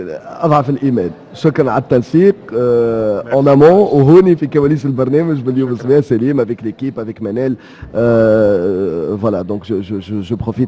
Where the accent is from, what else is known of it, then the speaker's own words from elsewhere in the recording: Tunisia; accent: Tunisian; نقولوا احنا بالتونسي